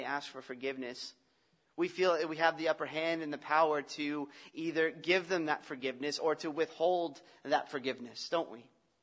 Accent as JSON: {"language": "English", "country": "United States", "said": "Now, I'm American, so we don't say sorry."}